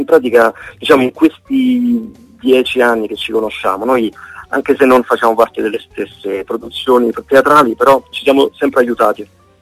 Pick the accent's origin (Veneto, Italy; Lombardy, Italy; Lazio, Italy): Lazio, Italy; Rome; romano, quindi diciamo io ho un curriculum abbastanza lungo in questo senso, perché ho 43 anni che sono romano